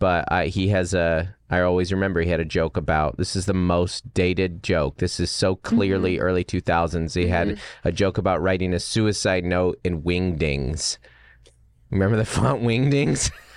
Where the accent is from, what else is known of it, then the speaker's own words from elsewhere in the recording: Washington, United States; we grew up in Washington and you went to state as a freshman in track.